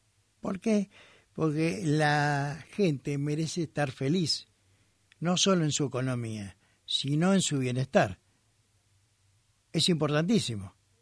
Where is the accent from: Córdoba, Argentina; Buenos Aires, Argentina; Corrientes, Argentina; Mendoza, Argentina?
Buenos Aires, Argentina; Como porteño me sentía avasallado.